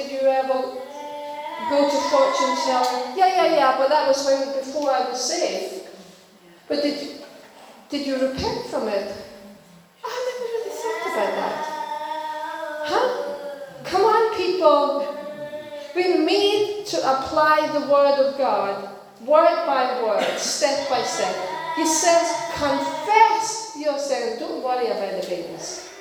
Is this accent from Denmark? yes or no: yes; Denmark; I come from Denmark